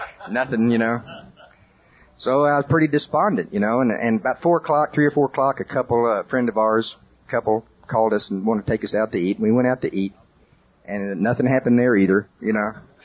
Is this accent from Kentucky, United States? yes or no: no; Oklahoma, United States; Now, I'm from Pottawatomie County, Oklahoma. Most of my relatives are farmers.